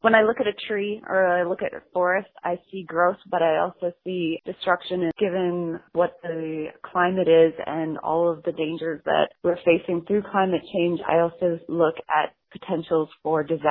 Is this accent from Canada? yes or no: yes; Canada; moved away as an adult; now in United States; I am a Canadian artist who's been living in the States since 2006.